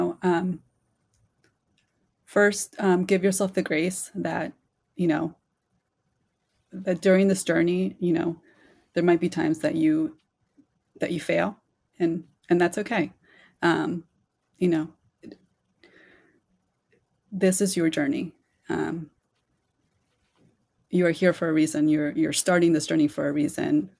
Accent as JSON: {"language": "English", "country": "Chile", "said": "My dream race would be to run the marathon in my native country of Chile. So, yeah, something I didn't mention. I'm originally from Chile, South America"}